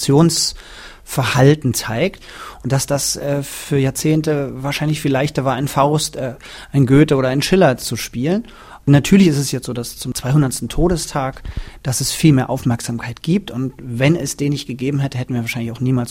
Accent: Brandenburg, Germany; beschreibt Kleist meine Heimat, also Brandenburg, in diesem Stück auch ganz deutlich.

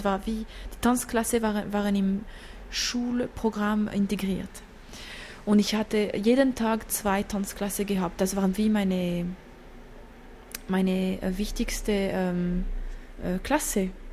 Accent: Jura, Switzerland; Ja, ich bin im Jura aufgewachsen, im Land.

